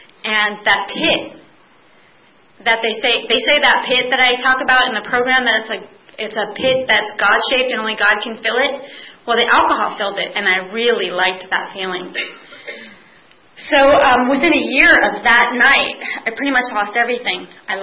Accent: East Coast, United States; and I'm from the East. We're both from the East Coast

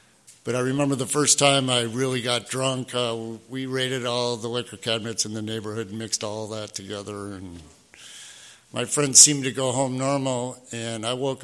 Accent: Detroit, Michigan, United States; So I grew up in Detroit, Michigan. Came up in the 60s.

